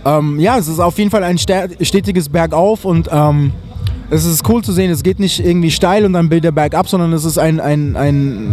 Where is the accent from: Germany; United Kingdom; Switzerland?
Germany; Aschaffenburg, Bavaria; also born or lived in Heidelberg; now in Cologne, Germany; geboren 77 in Heidelberg. Ich bin aufgewachsen in Aschaffenburg, wohne in Köln